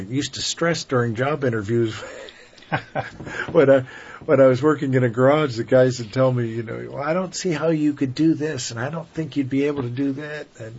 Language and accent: English; Parkersburg, West Virginia, United States; born there; now in Raleigh, United States; Parkersburg, West Virginia.